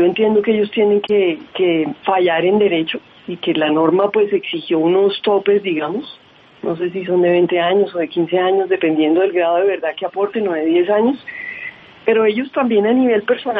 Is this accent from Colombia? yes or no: yes; Colombia; en lo personal como colombiana, me ha impactado